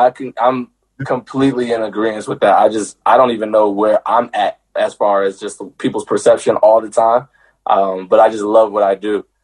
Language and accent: English; Willingboro, New Jersey, United States; Willimboro, New Jersey. I grew up in a small town in New Jersey. It's like probably about 10, 15 minutes away from Philly.